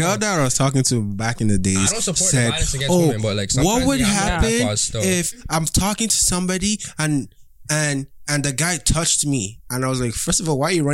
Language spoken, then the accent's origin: English; Nigeria; Oh, remember, I'm from Nigeria.